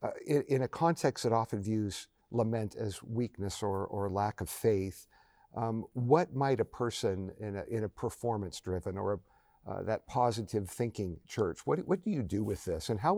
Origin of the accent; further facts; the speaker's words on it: United States; I'm a pastor from the United States.